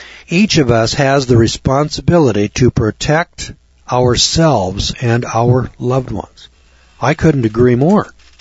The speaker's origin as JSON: {"language": "English", "region": "California", "country": "United States", "said": "Of course, I was from California, and this guy says, you know, you're from California, and you know, you got those earthquakes."}